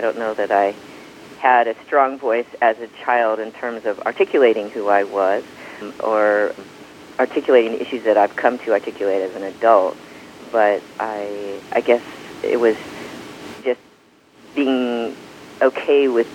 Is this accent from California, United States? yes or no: yes; San Mateo, California, United States; Well, I grew up in San Mateo, and as a trans child growing up in the early 70s, I was unique in that I didn't know any other trans kids